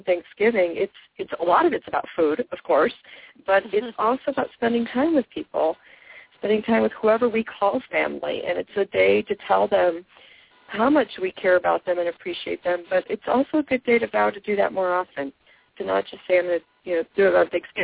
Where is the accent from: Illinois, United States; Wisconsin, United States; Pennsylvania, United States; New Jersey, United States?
Illinois, United States; Naperville; now in Albuquerque, United States; as you know, I left Naperville in March, and I love Naperville. It's my hometown, but I'm so glad to be back in Albuquerque.